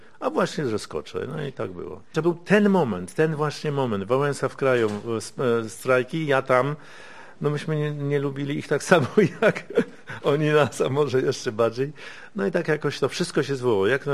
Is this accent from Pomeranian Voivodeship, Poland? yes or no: yes; Gdynia, Pomeranian Voivodeship, Poland; also born or lived in Šalčininkai, Lithuania; ja jestem z Gdyni. Powiedzmy, ja się tutaj nie urodziłem. Ja się urodziłem pod Wilnem w Solecznikach. Repatrianci przyjechaliśmy, ale przyjechaliśmy do Gdyni i tutaj mieszkaliśmy. Także od małego, czyli przedszkole, szkoły, podstawowa, średnia.